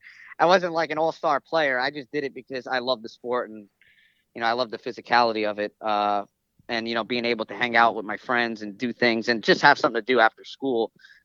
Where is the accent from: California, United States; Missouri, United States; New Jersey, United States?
New Jersey, United States; Paterson; born there; I was born in Paterson, New Jersey.